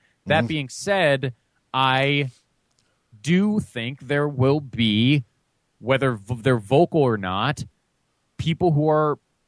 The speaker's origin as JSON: {"language": "English", "region": "Midwest", "country": "United States", "tie": "born or raised there", "said": "Jerry, I know that. I grew up in the Midwest."}